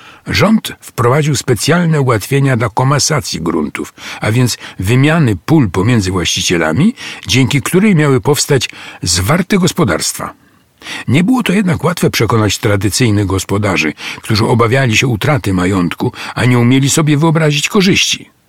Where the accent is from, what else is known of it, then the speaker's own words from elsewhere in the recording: Zarybie, Masovian Voivodeship, Poland; born there; Miałem już wtedy 3 lata. Urodziłem się w lipcu 1924 roku w Zarybiu, na pograniczu dzisiejszej Podkowy Leśnej, która wówczas jeszcze nie istniała.